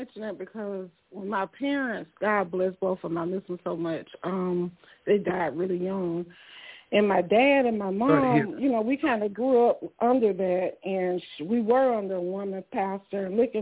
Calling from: Georgia, United States; accent: Southern; So I'm in Georgia.

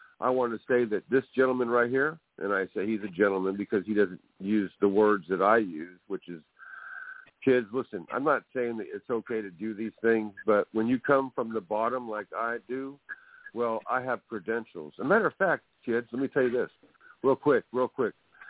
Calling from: California, United States; I'm calling from California, the West Coast, by the way.

